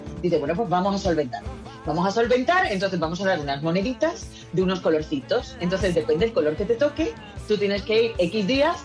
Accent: Spain; después somos los españoles los que tenemos la mala fama

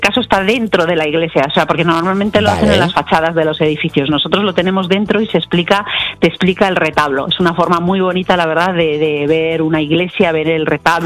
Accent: Grañón, La Rioja, Spain; Pues mira, mi pueblo es Grañón, que es un pueblo de La Rioja por el que pasa el Camino de Santiago.

